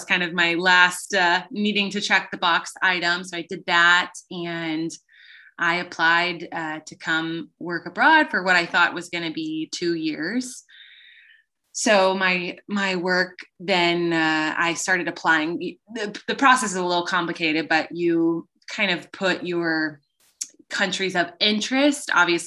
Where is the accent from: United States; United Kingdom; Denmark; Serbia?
United States; Houston, Texas; I'm from Houston. I'm used